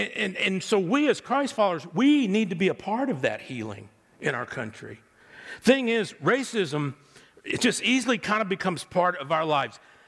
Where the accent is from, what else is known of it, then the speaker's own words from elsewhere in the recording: Greenville, Texas, United States; I don't know if you know, I grew up in Greenville, Texas. And Greenville is in what they call the Texas Blacklands, which means just a few inches below the topsoil there is this rich black earth that you can just about grow anything.